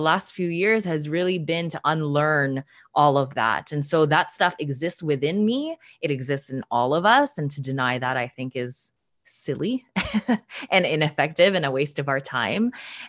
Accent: Canada; but as a Filipina Canadian, there's still so many questions about identity that I'm considering or that I find myself mulling over a lot.

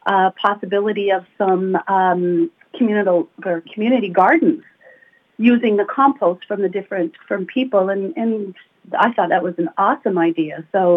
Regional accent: Quebec, Canada; now in Bryson, Canada; I'm almost 3 years here. I grew up in, born and raised in Chartres, so I'm definitely a Pontiac girl, and in Bryson for about 3 years.

